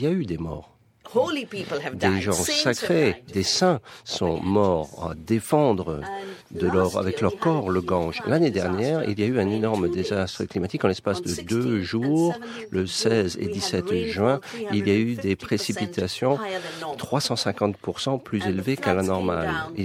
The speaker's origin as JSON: {"language": "French", "region": "the Himalaya", "country": "India", "said": "sachez que moi je viens du centre de l'Himalaya."}